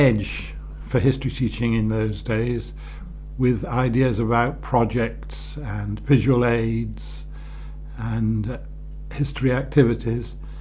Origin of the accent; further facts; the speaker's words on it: Bristol, South West England, United Kingdom; I was born in Bristol in 1927.